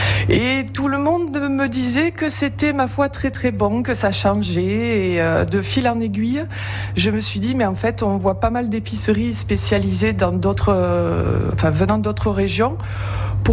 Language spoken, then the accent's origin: French; Perpignan, Occitanie, France; born there; Je suis née à Perpignan, donc comme on dit chez nous, en Catalogne Nord, c'est-à-dire côté français